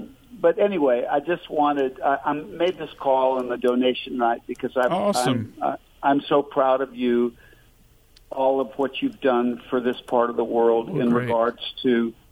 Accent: Nacogdoches, Texas, United States; I am from Nacogdoches, Texas.

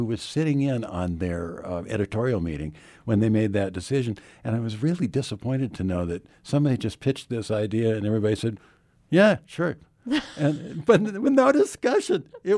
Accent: Fairbanks, Alaska, United States; But I come from Fairbanks, Alaska, originally, and so that wasn't a daunting thing about it.

